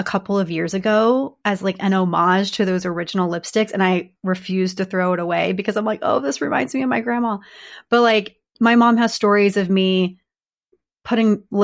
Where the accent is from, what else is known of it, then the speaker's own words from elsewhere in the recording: Austin, Texas, United States; oh, I grew up in Texas in the Austin area.